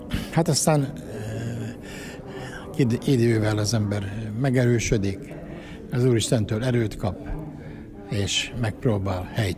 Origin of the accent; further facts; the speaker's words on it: Budapest, Hungary; moved away; also born or lived in Debrecen; én, aki Pesten születtem, és Pesten nőttem föl, hogy így mondjam.